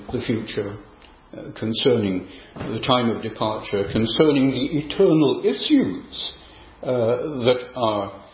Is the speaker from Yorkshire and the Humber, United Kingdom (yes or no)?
yes; Yorkshire and the Humber, United Kingdom; also born or lived in Northern Ireland; I remember when we moved from Northern Ireland to East Yorkshire. I am a Yorkshireman, moving back to my own county.